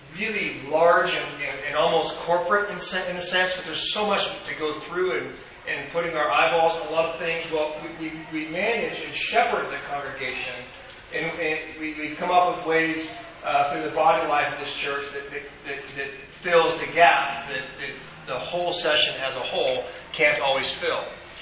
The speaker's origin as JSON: {"language": "English", "region": "California", "country": "United States", "tie": "born or raised there", "said": "We moved here 2.5 years ago from California. I grew up in Southern California."}